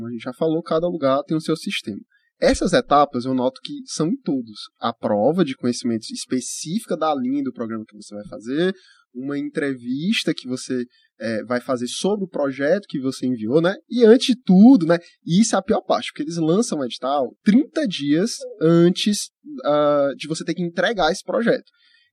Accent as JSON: {"language": "Portuguese", "town": "Fortaleza", "region": "Ceará", "country": "Brazil", "said": "quando você chega lá falando, ah, eu sou de Fortaleza"}